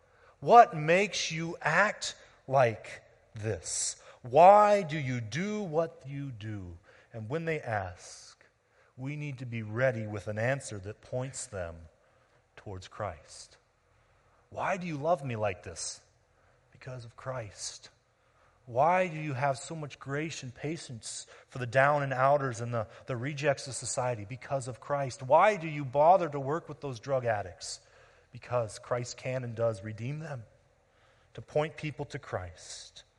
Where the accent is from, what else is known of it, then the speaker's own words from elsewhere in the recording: United States; I can say that because I'm an American.